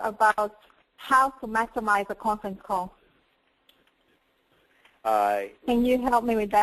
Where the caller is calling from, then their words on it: Denmark; I'm calling you from Denmark.